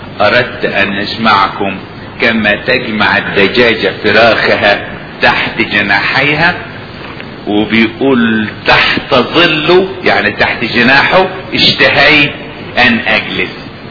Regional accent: Upper Egypt, Egypt; كنت بسمع راجل عندنا في الصعيد

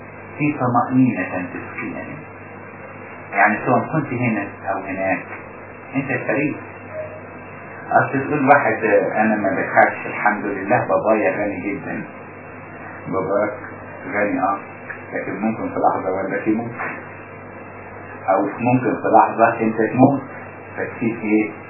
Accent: Upper Egypt, Egypt

